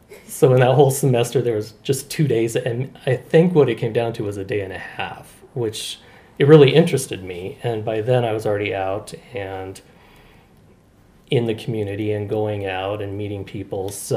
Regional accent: Brighton, Colorado, United States; Growing up in Brighton, being a small farming town at that time, whereas now it pretty much connects to Denver, but at the time it was a very small farming town

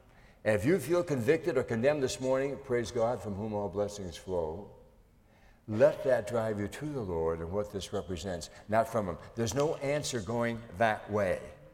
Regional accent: Rhode Island, United States; And I came from Rhode Island, which is the most Catholic state in the Union at that time

